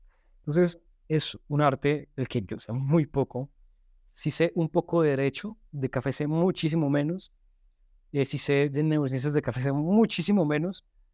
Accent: Cúcuta, Norte de Santander, Colombia; born there; yo no nací en Bogotá, sino en Cúcuta, por ejemplo, porque él trabajaba en ese momento allá.

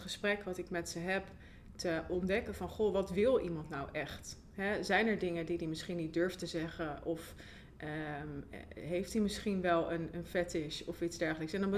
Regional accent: Zwolle, Overijssel, Netherlands; En ik kom uit Zwolle

